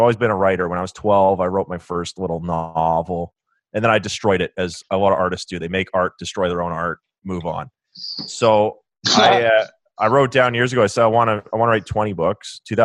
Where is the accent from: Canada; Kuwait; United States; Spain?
Canada; Yeah, I got the Swedish passport and Canadian passport. So from Canada, but my dad's Swedish.